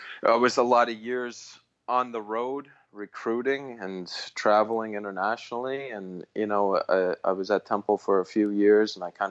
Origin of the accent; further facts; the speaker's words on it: Cherry Hill, New Jersey, United States; also born or lived in Medford, United States; Yeah, I grew up about 30 minutes outside Philadelphia in South Jersey. Originally grew up in the town Cherry Hill, and then my family located a few towns over to Medford, New Jersey.